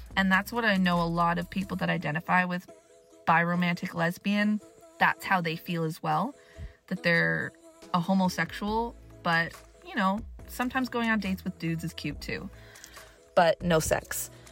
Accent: Canada; I am 23 and I am from Canada.

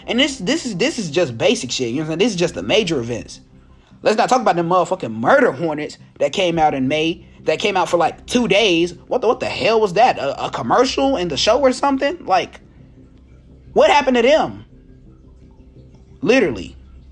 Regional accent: Tennessee, United States; Except I'm actually from Tennessee.

